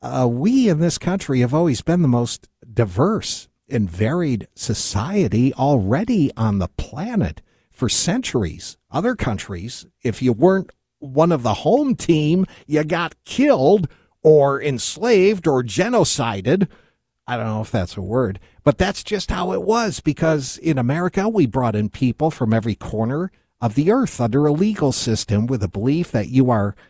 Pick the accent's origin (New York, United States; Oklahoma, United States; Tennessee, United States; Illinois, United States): New York, United States; Webster; near my hometown, Webster, New York.